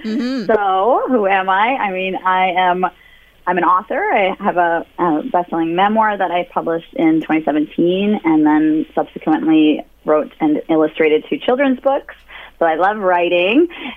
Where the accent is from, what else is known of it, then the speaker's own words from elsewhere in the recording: Edmonton, Alberta, Canada; I was born in Edmonton, and then my life has taken me all over Alberta